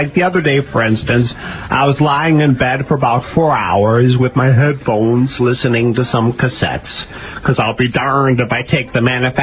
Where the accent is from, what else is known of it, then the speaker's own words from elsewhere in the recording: Chicago, Illinois, United States; I'm from Chicago.